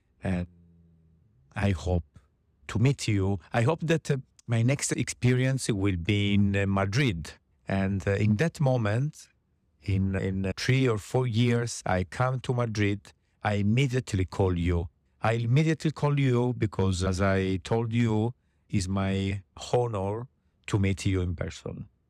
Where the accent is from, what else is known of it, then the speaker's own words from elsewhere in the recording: Italy; accent: Italian; English is a second language; I'm Italian. I have my Italian accent. I'm proud of my Italian accent.